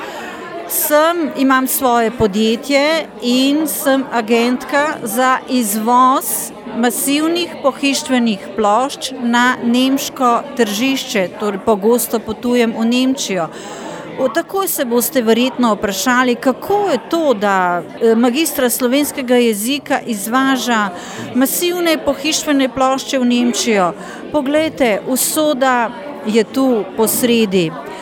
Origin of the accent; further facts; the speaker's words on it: Ljubljana, Central Slovenia, Slovenia; born there; now in Notranjska, Slovenia; Rojena sem v Ljubljani, sedaj pa živim na Notranjskem že 18 let.